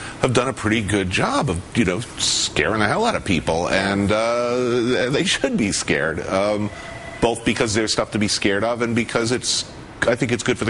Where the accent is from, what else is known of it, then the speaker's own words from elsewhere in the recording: United States; I also believe that as an American it's my right to order a burger medium rare.